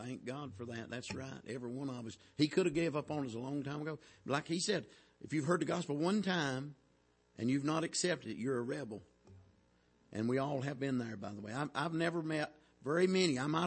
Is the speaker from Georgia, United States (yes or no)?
no; North Carolina, United States; I was thinking about when I grew up there in North Carolina. When I was 17, you could buy beer and liquor at 18.